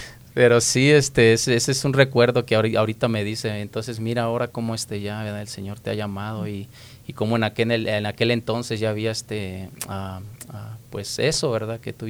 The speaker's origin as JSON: {"language": "Spanish", "region": "Guanajuato", "country": "Mexico", "tie": "born there", "also_born_or_lived": "San Luis Potosí", "said": "yo no realmente no me crié en el estado de Guanajuato, ¿verdad? Yo estaba en Guanajuato, nací en Guanajuato, después nos movimos a otros diferentes estados"}